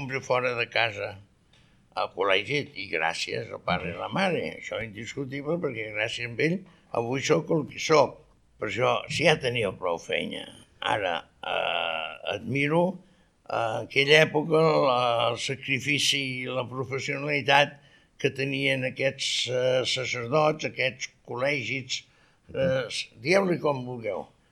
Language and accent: Catalan; Barcelona, Catalonia, Spain; also born or lived in l'Espluga; Clar, Barcelona, tot castellà en aquella època, el 43-44, prohibit català, per això, prohibidíssim.